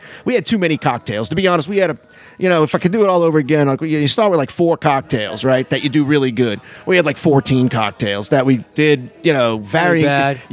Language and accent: English; New Orleans, Louisiana, United States; And of course, you know, growing up in New Orleans, well, we know daiquiri is something else, right?